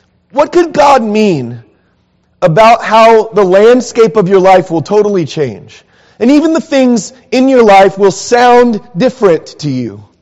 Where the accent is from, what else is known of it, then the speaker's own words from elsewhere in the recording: San Diego, California, United States; Growing up in San Diego, it's like the trees start humming.